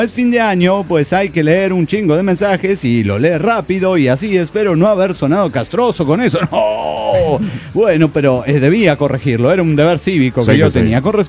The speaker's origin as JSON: {"language": "Spanish", "town": "Mazatlán", "region": "Sinaloa", "country": "Mexico", "tie": "born or raised there", "lives_now": "Tijuana, Mexico", "said": "Yo nací y crecí en Mazatlán."}